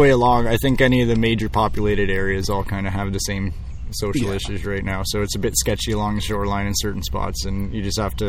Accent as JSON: {"language": "English", "town": "Long Point", "region": "Ontario", "country": "Canada", "tie": "born or raised there", "said": "I grew up on the Great Lakes. I spent a lot of time in Long Point growing up. you know, pretty much my entire life."}